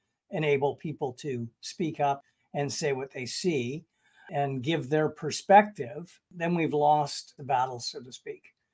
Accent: Canada; I guess, first and foremost, I'm a Canadian, so I apologize a lot.

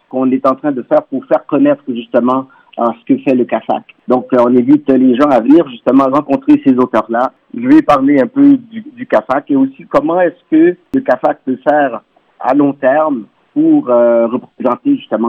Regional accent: Canada; On est canadien, on est d'origine haïtienne, rwandaise, camerounaise, donc on est tous d'ailleurs. Mais on a un vécu ici qui est plus ou moins long.

